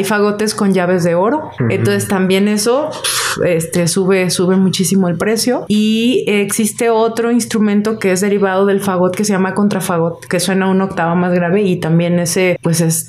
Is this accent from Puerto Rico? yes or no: no; Guadalajara, Jalisco, Mexico; nací en Guadalajara. Mis papás, mi mamá nació en DF, mi papá sí nació aquí. Ahora sí que soy originaria totalmente de aquí.